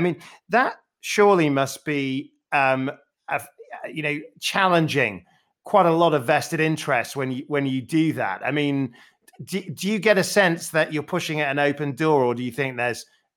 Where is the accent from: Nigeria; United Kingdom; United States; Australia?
United Kingdom; Sheffield, Yorkshire and the Humber; you grew up in the northeast in Newcastle, I grew up in Sheffield